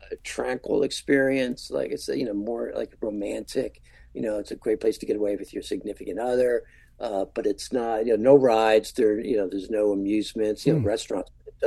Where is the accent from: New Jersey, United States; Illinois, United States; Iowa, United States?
New Jersey, United States; Trenton; I grew up in Trenton. We'd go down for a couple summers, stay in Sea Isle.